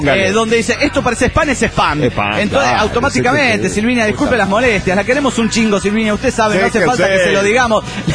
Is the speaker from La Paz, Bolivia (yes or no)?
no; Tarija, Bolivia; de Tarija, Bolivia.